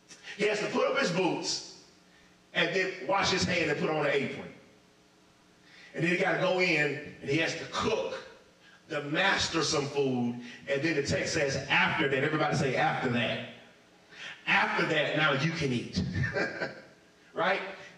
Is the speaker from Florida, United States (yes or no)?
yes; Florida, United States; And I flashed back to growing up in Florida in my parents' house, and I had a flashback moment.